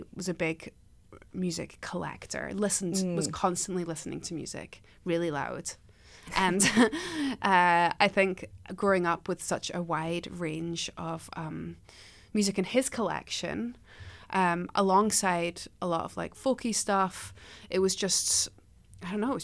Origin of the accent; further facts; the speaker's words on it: Edinburgh, Scotland, United Kingdom; also born or lived in Isle of Eigg; now in Juneau, United States; I grew up in Edinburgh, between Edinburgh and a little island off the west coast of Scotland called the Isle of Egg. And I grew up playing traditional music there.